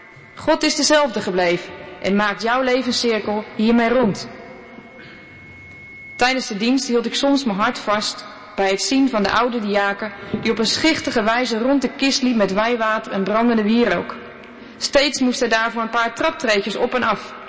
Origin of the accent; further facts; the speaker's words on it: Netherlands; now in Aix-en-Provence, France; Aix, waar ik nu 1,5 jaar woon. Maar ik geniet van die nieuwe, waardevolle Frankrijk-wijde contact. Als Nederlander heb ik opnieuw een cultuurshock ondergaan.